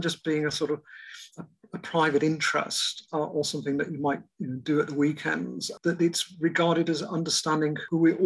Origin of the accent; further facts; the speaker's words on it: Manchester, North West England, United Kingdom; growing up in Manchester in the 60s